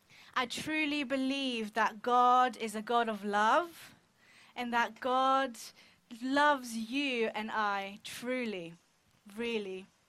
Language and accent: English; Bulgaria; I grew up in Bulgaria.